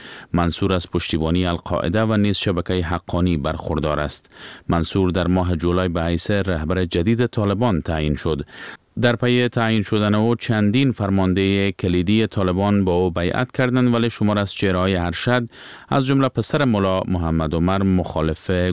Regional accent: Afghanistan; ما افغان هستیم در نزد مردم دنیا

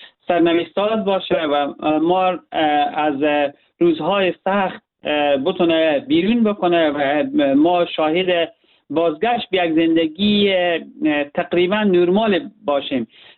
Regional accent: Herat, Afghanistan; من به عنوان یک هراتی

